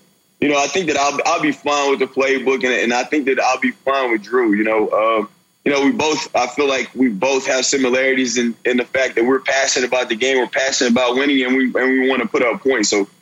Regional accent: Houston, Texas, United States; I'm from Houston. You know, my family's close to there.

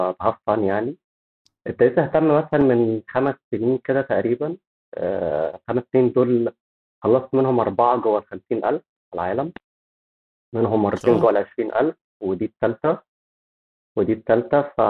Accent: Egypt; إحنا عندنا في مصر زمان كانت المواقع بتعمل حاجات زي الفانتسي كده

